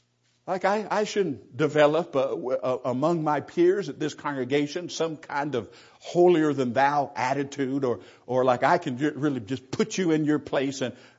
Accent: California, United States; Most of you know, I grew up in the South myself, Southern California.

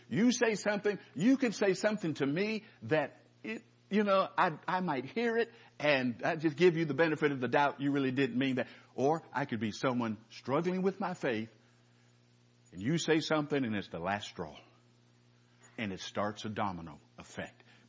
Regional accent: California, United States; in my lifetime growing up in California, we're maybe in a couple of earthquakes.

